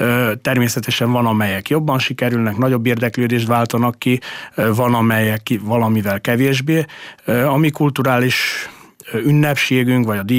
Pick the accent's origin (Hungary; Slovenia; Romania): Slovenia; Prekmurje; a muravidékiek, akik ténylegesen őshonos muravidékiek vagyunk